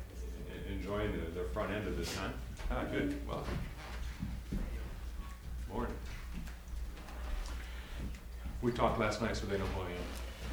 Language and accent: English; Raleigh, North Carolina, United States; I'm from Raleigh, North Carolina, pastor of St. Philip Lutheran Church and half of a clergy couple.